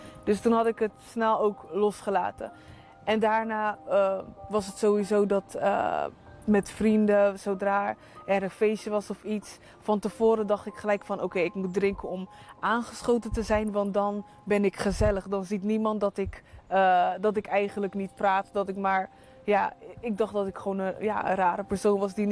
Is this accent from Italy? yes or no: no; Rotterdam, South Holland, Netherlands; ik kom uit Rotterdam.